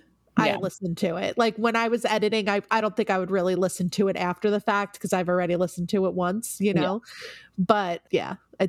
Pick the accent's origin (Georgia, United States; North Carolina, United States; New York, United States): New York, United States; accent: New York; Everybody's going to say something about my accent. I'm already prepared for it. So I feel like I should turn it on full force.